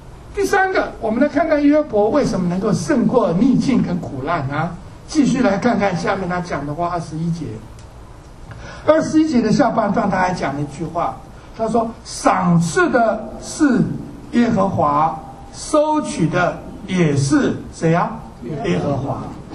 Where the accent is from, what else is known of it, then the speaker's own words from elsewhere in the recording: China; 我们中国人常常会讲啊，对不对？天意也啊，天意也。